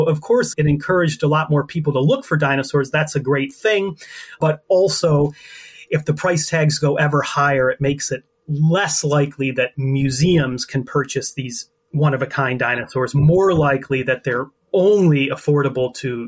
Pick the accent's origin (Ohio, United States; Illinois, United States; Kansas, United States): Illinois, United States; Ottawa; I grew up in Northern Illinois. I'm from a little town called Ottawa. So hi, everybody out there from Ottawa who might be listening, about 75 miles southwest of Chicago.